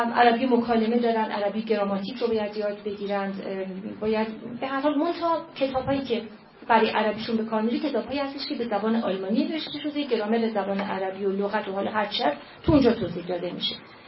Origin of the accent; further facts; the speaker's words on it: Iran; به عنوان یه ایرانی شیعه